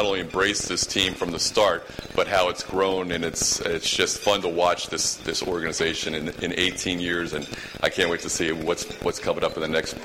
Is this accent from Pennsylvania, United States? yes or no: yes; Philadelphia, Pennsylvania, United States; Growing up in Philadelphia with my dad being a broadcaster is something that I've always known and loved